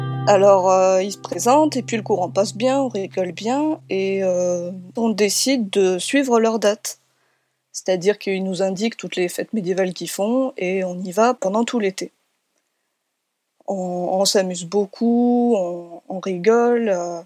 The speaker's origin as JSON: {"language": "French", "town": "Nîmes", "region": "Occitanie", "country": "France", "said": "Donc, je suis originaire de Nîmes à la base"}